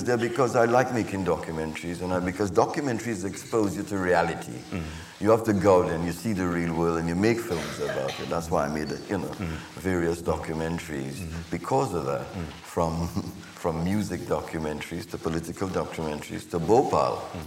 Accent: Trinidad & Tobago; it's something that I've learned growing up in Trinidad, too.

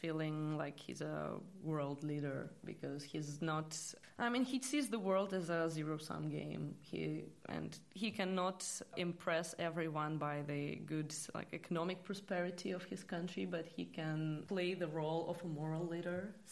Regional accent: Russia; not just because I come from Russia, but because it influences not only Europe.

